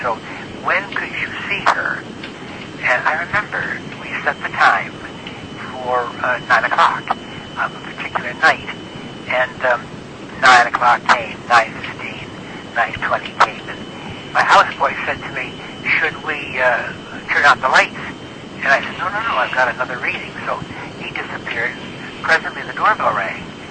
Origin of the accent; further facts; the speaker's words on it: Buffalo, New York, United States; born there; I was born in Buffalo, New York, and I met Lucille Ball.